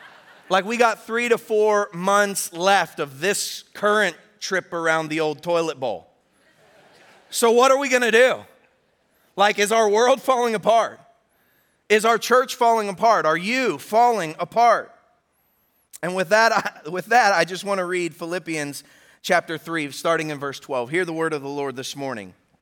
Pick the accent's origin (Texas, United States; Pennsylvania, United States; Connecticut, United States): Pennsylvania, United States; Butler; So spent a lot of time growing up in Butler, Pennsylvania.